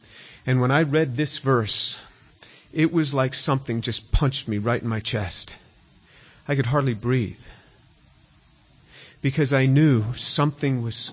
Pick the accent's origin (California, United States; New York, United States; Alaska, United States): New York, United States; New York City; born there; I was born a Jew in New York City. I was born in Manhattan.